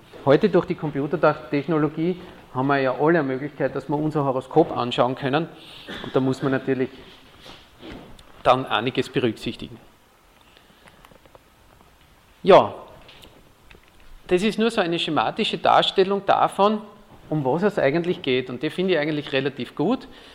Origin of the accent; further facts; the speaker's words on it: Styria, Austria; born there; ich bin ja gebürtiger Steirer, also ich arbeite noch in meinem Kärntnerisch.